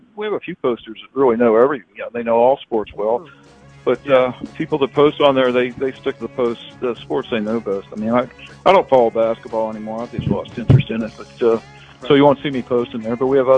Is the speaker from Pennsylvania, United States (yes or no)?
yes; Pittsburgh, Pennsylvania, United States; I'm from Pittsburgh.